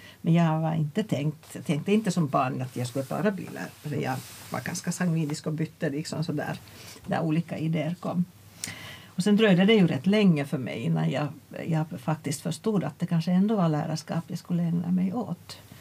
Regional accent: Finland; Ja, jag är ju från Finland som hörs tydligt och kommer från en lärarfamilj från min mors sida.

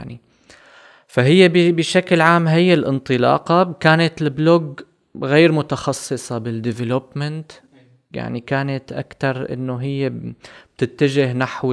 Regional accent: Syria; also born or lived in Egypt; now in Germany; بسبب ظروف مغادرة سوريا والسفر طلعت من سوريا، عشت فترة بمصر بعدين جيت على ألمانيا.

